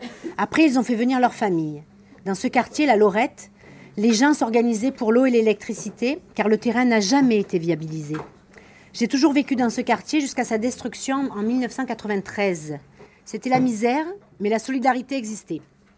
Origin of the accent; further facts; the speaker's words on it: Marseille, Provence-Alpes-Côte d'Azur, France; born there; je suis née à Marseille, mon père vient de Kabylie en Algérie, il est venu en 1940.